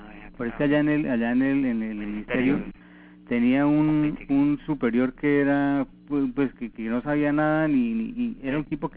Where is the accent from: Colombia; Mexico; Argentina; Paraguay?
Colombia; Bogotá, Bogotá D.C.; now in Saskatoon, Canada; yo llegué el mismo día que me vine de Bogotá, llegué hasta aquí a Saskatoon.